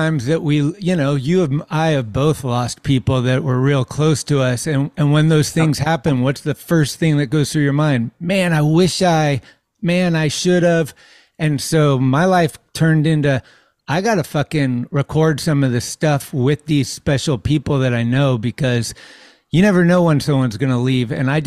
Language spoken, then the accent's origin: English; San Carlos, California, United States; and I was from San Carlos.